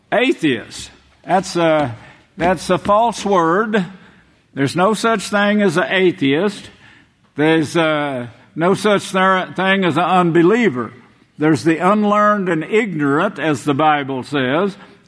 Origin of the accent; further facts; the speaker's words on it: Oklahoma, United States; I was raised in Oklahoma for the first few years of my life